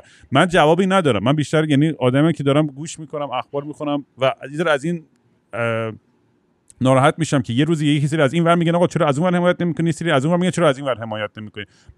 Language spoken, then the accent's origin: Persian; Eugene, Oregon, United States; من که از بچگیم توی شهری که بزرگ شدم تو آمریکا، یوجین اورگن، یه هیپی تاونی بود که ما پا برهنه می‌رفتیم مدرسه